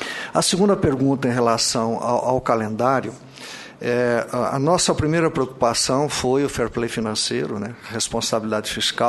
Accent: São Paulo, Brazil; moro no Paraná, não poderia votar porque sou de São Paulo.

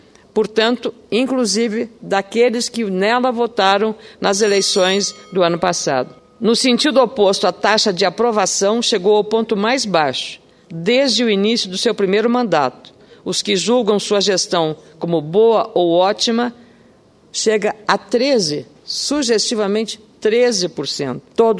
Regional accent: Rio Grande do Sul, Brazil; Eu sou do Rio Grande do Sul

